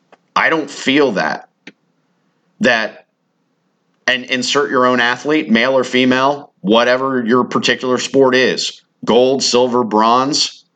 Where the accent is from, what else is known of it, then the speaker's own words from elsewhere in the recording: United States; the United States performance in Olympic Games, me as an American, doesn't affect my day-to-day one bit.